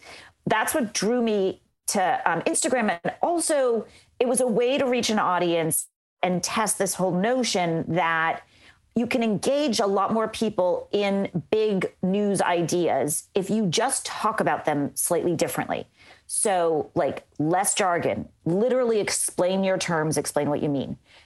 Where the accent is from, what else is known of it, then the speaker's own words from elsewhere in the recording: Los Angeles, California, United States; I started out at my first job was in Orlando, Florida. I'm from Los Angeles.